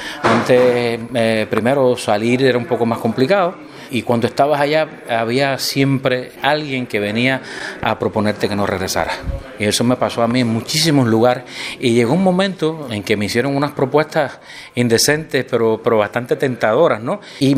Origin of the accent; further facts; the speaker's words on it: Santiago de Cuba, Cuba; Yo soy también montañés, de las Lomas del Segundo Frente.